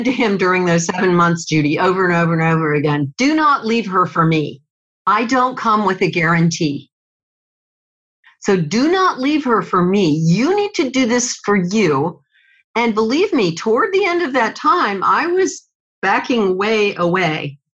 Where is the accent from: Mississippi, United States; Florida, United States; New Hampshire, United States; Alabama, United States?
Florida, United States; Tampa; So he called my mother in Tampa, which is my hometown.